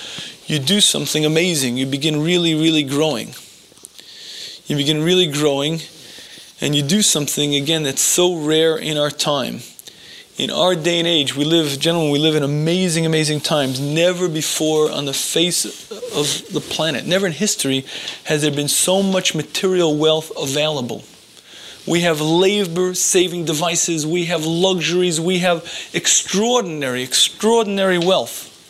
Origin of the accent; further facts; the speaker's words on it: United States; I was brought up in America in the 21st. I can't do it.